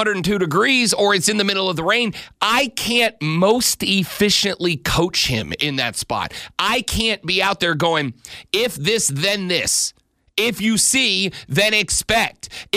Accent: Shalimar, Florida, United States; And then there's where I grew up in Shalimar. And you got to say it that way. Shalimar.

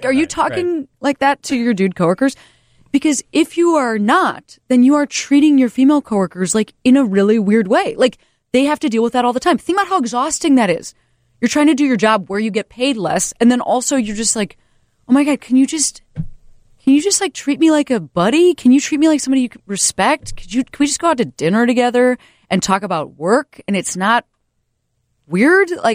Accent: Chicago, Illinois, United States; I want to play the Chicago Theater because it matters. It's my hometown.

